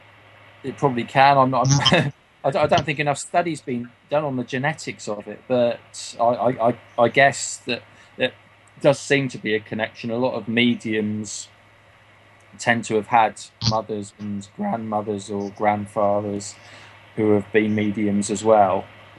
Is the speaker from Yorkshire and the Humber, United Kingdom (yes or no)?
no; Banbury, South East England, United Kingdom; also born or lived in London / Berkshire; Yeah, I was born in London, yeah. But we moved away from London when I was quite young to a county called Berkshire, and then up here to Banbury, which is near Oxford.